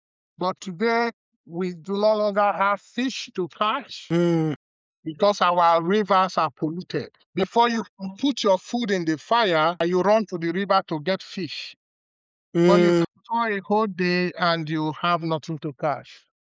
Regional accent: Benin City, Edo, Nigeria; I am from the Niger Delta, I'm where the king lived, Benin City, in Niger Delta.

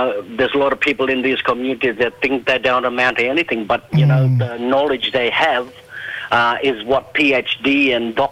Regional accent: Hopevale, Queensland, Australia; first language Guugu Yimithirr; Yeah, I'm from Hopewell. I'm a Bulkunwara person, speak the Kukiemidan language. I'm sitting here in the Hopewell

